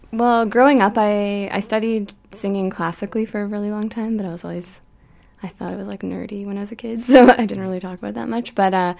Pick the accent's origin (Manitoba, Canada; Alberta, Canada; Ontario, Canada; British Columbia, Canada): British Columbia, Canada; Vancouver; I'm from Vancouver, born and raised.